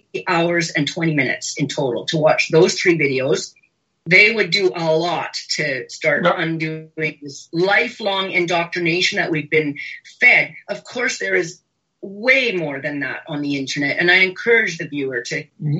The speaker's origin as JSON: {"language": "English", "country": "Canada", "tie": "born or raised there", "said": "Here I was, a little German girl of German parents, born and raised in Canada. Okay, but my parents came from Germany. They were immigrants to Canada."}